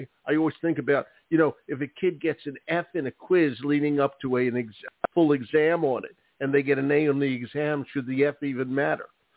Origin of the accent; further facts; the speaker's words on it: Maine, United States; I'm from Maine. Yeah. We like snow.